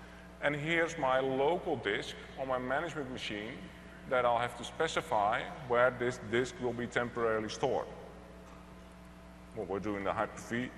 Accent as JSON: {"language": "English", "country": "Netherlands", "said": "We're from the Dutch. From the Netherlands, we like free."}